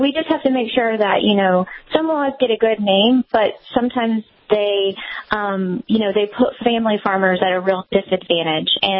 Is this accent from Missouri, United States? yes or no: yes; Missouri, United States; I'm from Missouri, and we're a big cattle-producing state